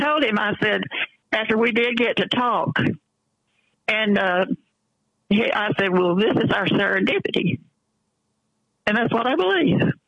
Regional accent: the South, United States; I'm a Southerner. And I said, you can't tell me anything about Southern history.

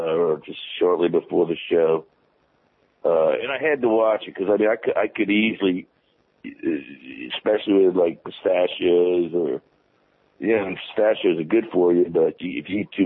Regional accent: Louisiana, United States; I'm from Louisiana, Bob.

